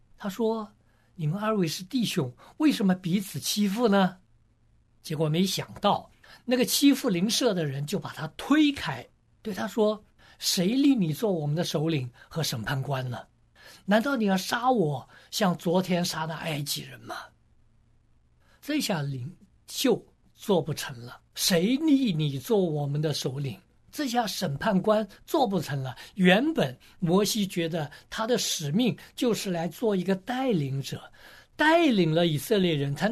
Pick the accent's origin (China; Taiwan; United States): China; 我出生在一个基督徒的家庭里面，但是我成长的那一段是在国内的文革时期